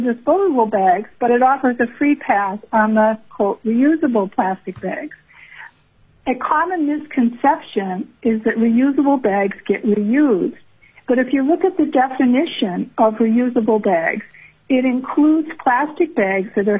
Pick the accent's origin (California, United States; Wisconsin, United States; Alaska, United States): Alaska, United States; Palmer; I'm from Palm, Alaska.